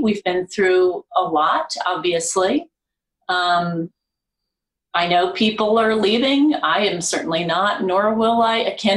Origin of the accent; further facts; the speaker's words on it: New York, United States; I have never considered doing a television series that shoots in Los Angeles before, because I am a New Yorker.